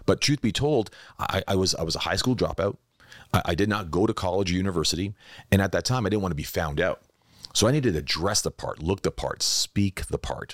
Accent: Toronto, Ontario, Canada; I was born and raised in Toronto, and I was built on Bay Street, but grew up on Wall Street.

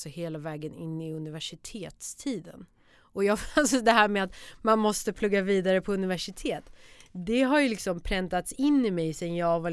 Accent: Stockholm, Stockholm County, Sweden; Jag växte upp i Akalla, en förort i Stockholm.

